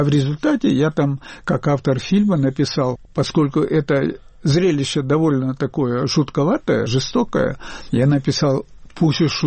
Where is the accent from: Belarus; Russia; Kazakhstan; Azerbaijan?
Azerbaijan; Но поскольку отец мой азербайджанец, имя азербайджанское, то отказываться от этого я не собираюсь, не хочу.